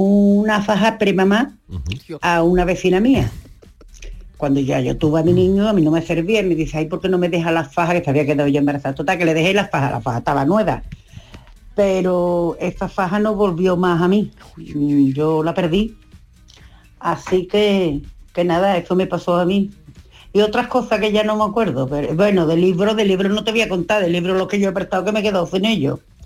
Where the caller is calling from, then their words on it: Jerez, Andalusia, Spain; de Jerez.